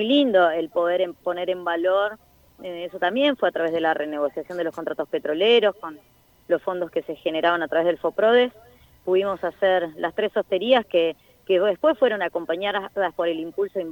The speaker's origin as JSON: {"language": "Spanish", "region": "Neuquén", "country": "Argentina", "also_born_or_lived": "Buenos Aires", "said": "soy neuquina, estudié en Buenos Aires y regresé a Neuquén, a mi ciudad, en el año 2006"}